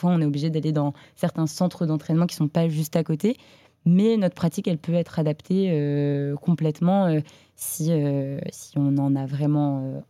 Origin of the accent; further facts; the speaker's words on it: Levallois-Perret, Île-de-France, France; Je ne viens pas du tout de la nature, de milieu avec des montagnes. J'adorerais, mon rêve. Mais je viens de Levallois-Perret.